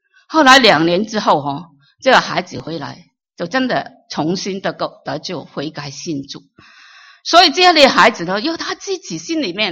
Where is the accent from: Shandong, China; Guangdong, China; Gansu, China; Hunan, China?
Guangdong, China; 我们广东人去饮茶去吃东西，吃 hamburger 一样，